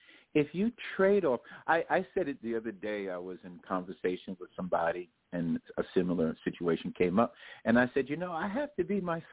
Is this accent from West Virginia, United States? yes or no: no; New York, United States; You know, I'm Shinnecock Native from New York. I'm Shinnecock Native American.